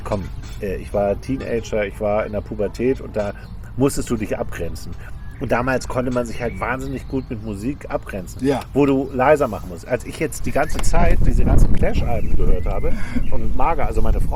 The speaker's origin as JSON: {"language": "German", "region": "Hamburg", "country": "Germany", "said": "Und ich komme aus Altona in Hamburg"}